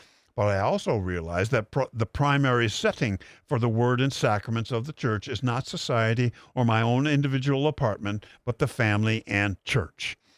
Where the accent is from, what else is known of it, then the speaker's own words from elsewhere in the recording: Grand Rapids, Michigan, United States; but from my family and neighbors growing up in Grand Rapids, Michigan.